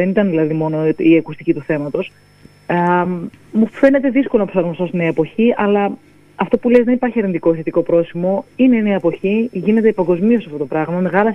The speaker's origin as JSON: {"language": "Greek", "town": "Trikala", "region": "Thessaly", "country": "Greece", "tie": "born or raised there", "said": "Γεννήθηκα στα Τρίκαλα, μεγάλωσα εκεί, ξεκίνησα τις σπουδές μου στη μουσική."}